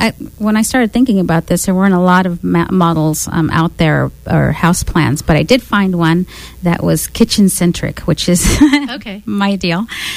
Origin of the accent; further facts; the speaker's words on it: Chico, California, United States; I am from Chico.